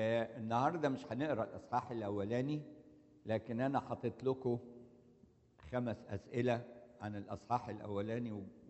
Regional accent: Egypt; اسكندرية عندنا في مصر

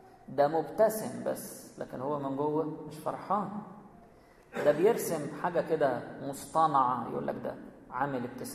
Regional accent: Egypt; عندنا في مصر يعني أغلبية الأرض صحاري زي ما أنتم عارفين

